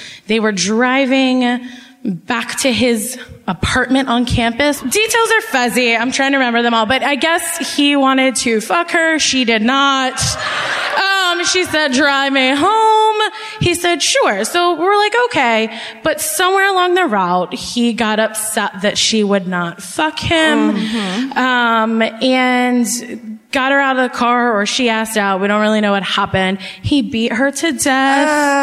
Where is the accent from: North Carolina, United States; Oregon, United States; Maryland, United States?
Maryland, United States; Baltimore; Baltimore.